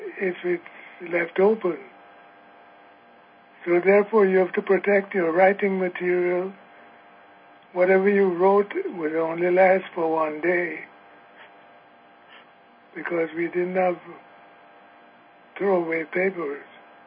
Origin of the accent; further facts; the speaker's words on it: Jamaica; Me as a child, Jamaica was a glorious place to live in.